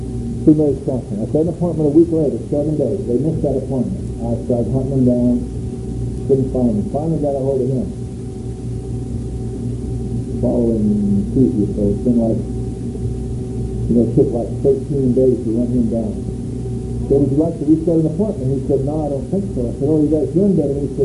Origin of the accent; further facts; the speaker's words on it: California, United States; now in Oklahoma, United States; I came from California to Oklahoma thinking I'd get away from all that stuff.